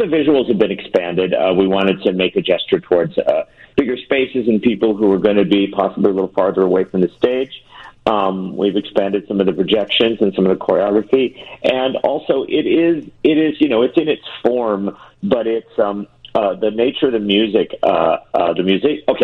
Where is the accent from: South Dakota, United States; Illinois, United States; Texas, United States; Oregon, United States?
Illinois, United States; Chicago; you know, I'm from Chicago and born and raised and spent most of my career there and did storefront theater and off-loop theater